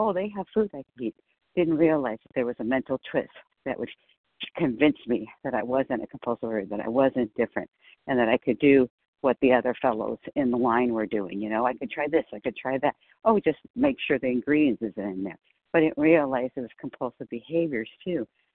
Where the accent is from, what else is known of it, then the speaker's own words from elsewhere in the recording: California, United States; I'm from California